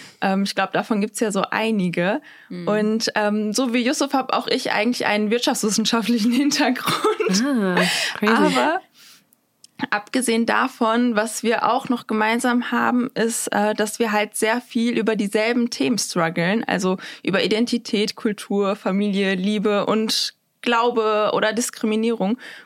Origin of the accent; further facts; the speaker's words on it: Duisburg, North Rhine-Westphalia, Germany; ich bin 25 Jahre alt. Ich komme aus Duisburg und meine Großeltern sind beide damals als GastarbeiterInnen nach Deutschland gekommen. Also ich bin so ein typisches Gastarbeiter-Ruhrgebietskind.